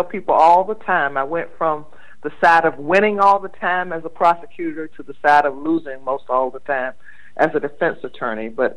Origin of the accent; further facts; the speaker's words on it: Windsor, North Carolina, United States; Oh, yes. I was born and raised in Windsor, North Carolina. Spent most of my formative years in the northeastern part of the state.